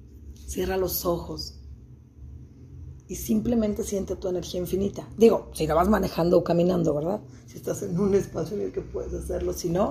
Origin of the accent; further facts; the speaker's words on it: Mexico; soy mexicana, actualmente viviendo donde esté mi maleta. Donde esté mi maleta es mi hogar, en este momento en Guadalajara, sin embargo, pues en diferentes lugares